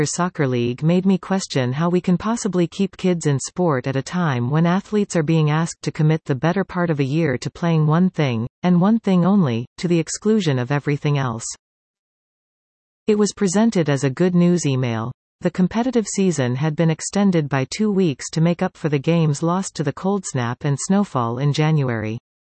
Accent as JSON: {"language": "English", "region": "Ontario", "country": "Canada", "tie": "born or raised there", "said": "I grew up in Ontario where the winters are colder, and as a result we had clear seasons for everything."}